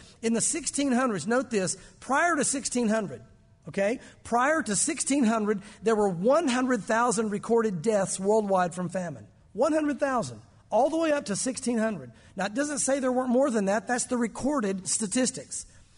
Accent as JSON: {"language": "English", "region": "Florida", "country": "United States", "tie": "born or raised there", "said": "when I was a kid growing up in Florida, I didn't have to worry about swimming."}